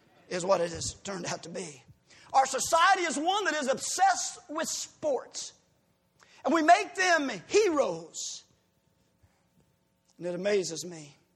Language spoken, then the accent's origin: English; Decatur, Illinois, United States; folks, I'm from Decatur, Illinois, the home of ugly women and great football players.